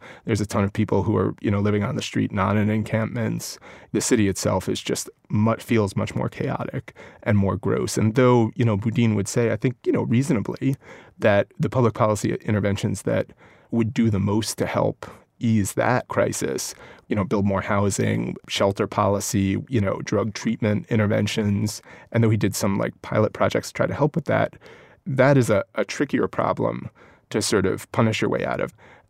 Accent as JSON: {"language": "English", "town": "New York City", "region": "New York", "country": "United States", "tie": "born or raised there", "said": "growing up in New York City in like the 1990s"}